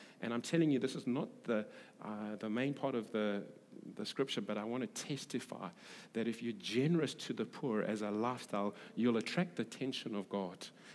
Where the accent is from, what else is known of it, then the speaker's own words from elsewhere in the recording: Durban, KwaZulu-Natal, South Africa; And I'm English. I grew up in Durban.